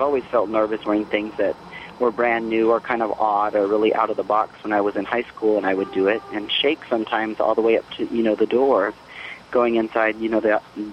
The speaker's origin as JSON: {"language": "English", "town": "Rockport", "region": "Texas", "country": "United States", "tie": "born or raised there", "said": "Also, I'm going to move back to my hometown of Rockport, Fulton, Texas"}